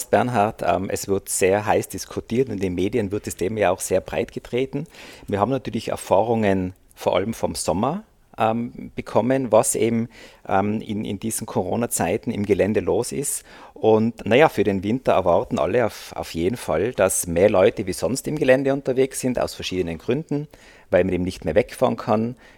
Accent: Tyrol, Austria; das ist wie bei uns in Tirol auf der Interlautobahn

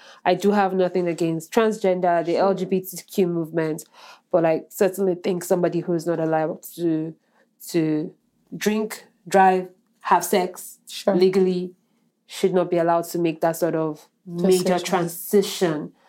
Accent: Nigeria; growing up in Nigeria, he's always been very effeminate.

